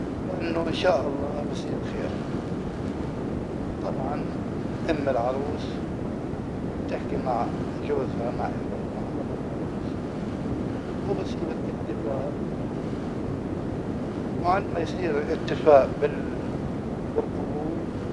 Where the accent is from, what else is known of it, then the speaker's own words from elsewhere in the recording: Aden, Yemen; born there; من مواليد 1975 من مدينة عدن.